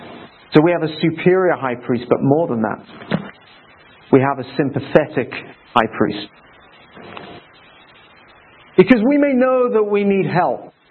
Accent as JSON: {"language": "English", "region": "Midlands", "country": "United Kingdom", "said": "I'm from the Midlands, so that's how we speak in a French accent."}